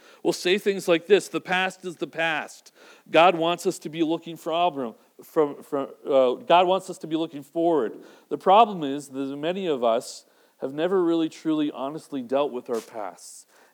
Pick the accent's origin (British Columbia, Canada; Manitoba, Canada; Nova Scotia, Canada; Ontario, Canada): British Columbia, Canada; Vancouver; a church that I grew up in Vancouver.